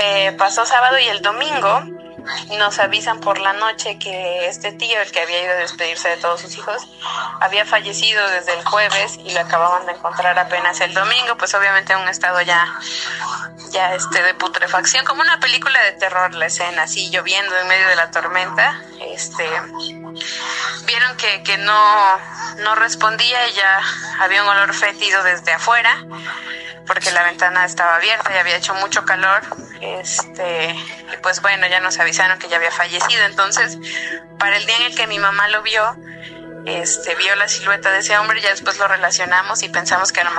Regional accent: Xalapa, Veracruz, Mexico; en la universidad, estuve haciendo una especialización en Veracruz, en la ciudad del puerto de Veracruz. Yo soy de Jalapa.

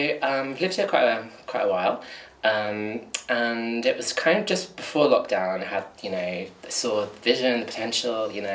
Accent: South Coast, United Kingdom; also born or lived in California, United States; so I grew up on the South Coast and travelled the world for quite a long time, particularly in Los Angeles. So I lived in California for 7 years

